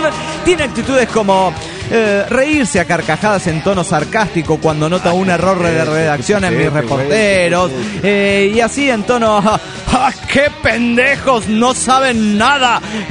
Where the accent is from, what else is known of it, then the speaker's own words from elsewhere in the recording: Caracas, Capital District, Venezuela; de Caracas, Venezuela, y hay fallas eléctricas aquí, ahora, mientras estoy escribiendo el pronóstico del tiempo.